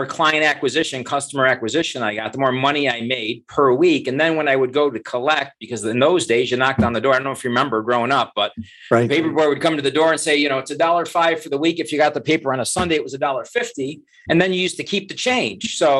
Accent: Buffalo, New York, United States; growing up in Buffalo, New York, as a kid, you could cut lawns and, you know, shovel driveways and rake leaves

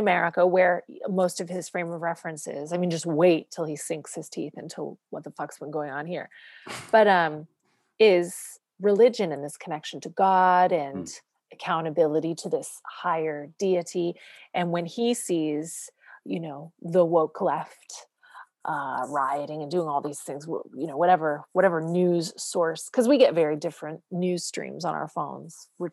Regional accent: Canada; I'm a single mom and I'm Canadian

